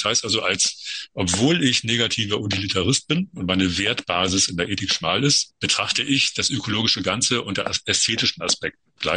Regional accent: Hamburg, Germany; meiner Heimatstadt Hamburg

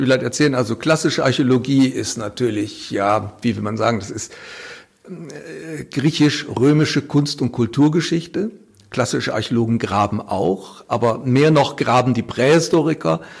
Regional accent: Oldenburg, Lower Saxony, Germany; born there; ich bin gebürtiger Stadt-Oldenburger

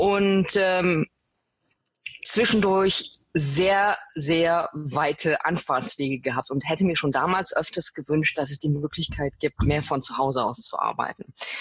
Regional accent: Ratingen, North Rhine-Westphalia, Germany; moved away as an adult; now in Florida, United States; Ich bin gebürtige Deutsche, komme aus Nordrhein-Westfalen in der Nähe von Düsseldorf, aus Ratingen, bin aber vor einigen Jahren der Liebe wegen nach Florida ausgewandert. Und von da melde ich mich auch gerade.

